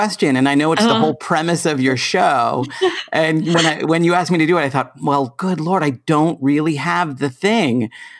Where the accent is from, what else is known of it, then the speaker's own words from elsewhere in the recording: Boston, Massachusetts, United States; I grew up in South Boston.